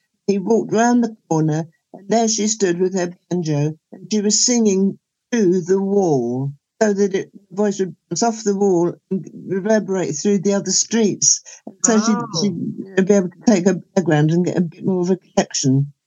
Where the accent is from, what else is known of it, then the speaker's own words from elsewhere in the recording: England, United Kingdom; And one woman said to me on hearing my accent, she said, "Where are you from, young lady?" I said, "But I'm from England."